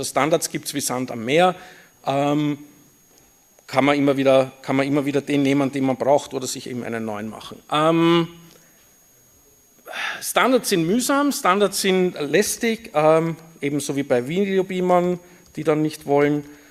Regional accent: Vienna, Austria; accent: Viennese; Ich spreche Wienerisch, falls es unverständlich sein sollte, bitte irgendwie bemerkbar machen

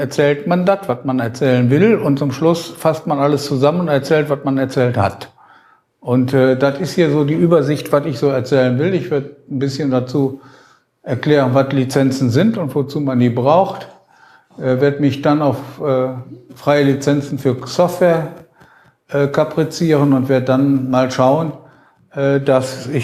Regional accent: Düsseldorf, North Rhine-Westphalia, Germany; Ich habe tatsächlich hier an der Uni studiert in Köln als Düsseldorfer, aber war natürlich Heimschläfer.

